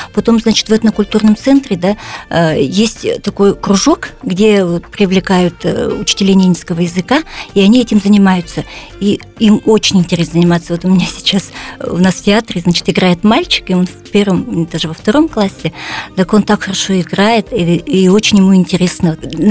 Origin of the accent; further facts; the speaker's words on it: Yamalo-Nenets Autonomous Okrug, Russia; потому что я сама тоже издалека приехала, с Ямала.